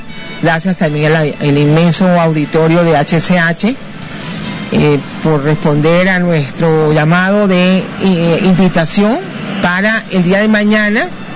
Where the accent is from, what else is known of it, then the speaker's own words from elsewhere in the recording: Venezuela; also born or lived in Honduras; Yo soy venezolana y soy hondureña. Con mucho orgullo llevo mis dos nacionalidades en el corazón.